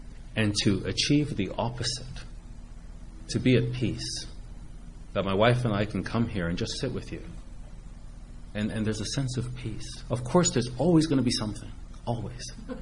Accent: Toronto, Ontario, Canada; now in Ottawa, Canada; And I was from Toronto. But I didn't start attending until I came to Ottawa.

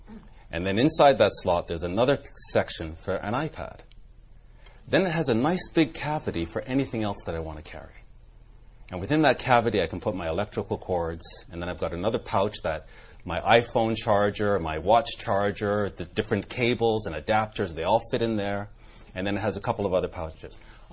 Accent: Canada; He's not a president for Canada. I'm a Canadian. There are decisions that he's making that are not great for Canada.

